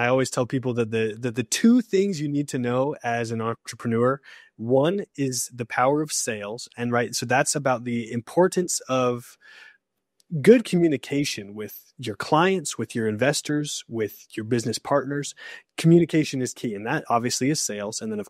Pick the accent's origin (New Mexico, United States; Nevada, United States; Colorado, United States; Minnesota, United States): New Mexico, United States; I born and raised in New Mexico.